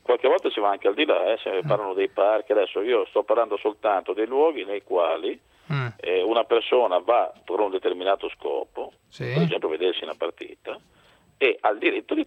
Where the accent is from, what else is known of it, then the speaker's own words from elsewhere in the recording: Modena, Emilia-Romagna, Italy; sono modenese, chiaramente.